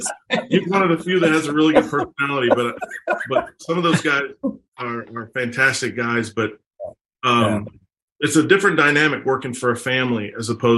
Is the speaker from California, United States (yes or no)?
no; Fort Worth, Texas, United States; I decided I want to come back to Texas. So I was born and raised in Fort Worth.